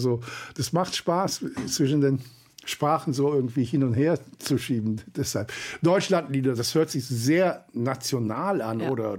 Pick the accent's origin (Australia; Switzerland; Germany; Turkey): Australia; Sydney, New South Wales; Ich bin in Australien, in Sydney aufgewachsen, muss ich sagen. Nicht? Also ich habe wenig Zeit in meiner Jugend in der Türkei gehabt.